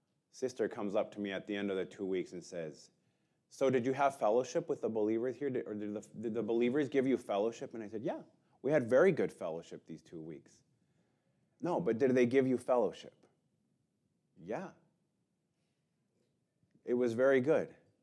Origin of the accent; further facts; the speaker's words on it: Mexico; I was born and raised in Mexico